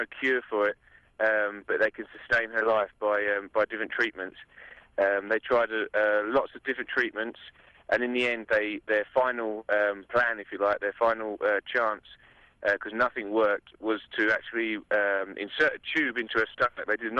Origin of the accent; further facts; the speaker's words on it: England, United Kingdom; now in Colorado, United States; I'm not a Colorado native. No, I'm from England, and me and my wife moved over here about a year ago.